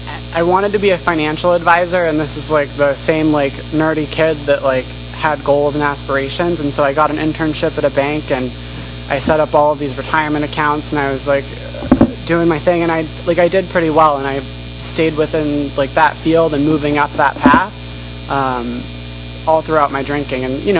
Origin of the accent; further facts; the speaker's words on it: Seattle, Washington, United States; So I grew up in Seattle, and I kind of grew up in AA.